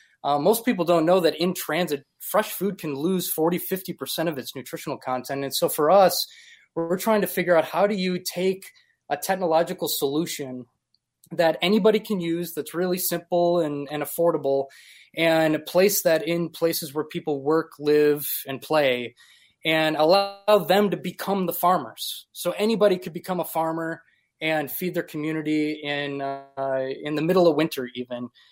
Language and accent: English; Appleton, Wisconsin, United States; also born or lived in New York City; Well, I'm actually originally from Appleton, Wisconsin. I moved out to New York back in the day for the opera career, which you mentioned briefly.